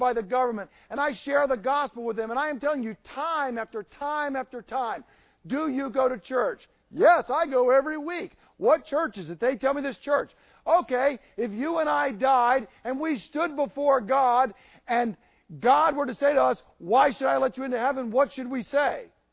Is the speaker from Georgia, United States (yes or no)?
yes; Georgia, United States; See, I grew up in Georgia, and every time I go back down home, having just been down there last week, I'm amazed.